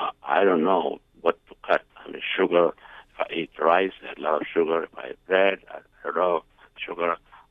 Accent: Pakistan; English is a second language; I'm in another part of the world, and I'm basically from Pakistan

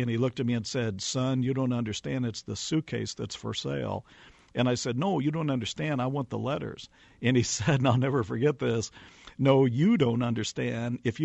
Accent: St. Louis, Missouri, United States; I grew up in St. Louis, so I was interested in the history that the letters might have inside them.

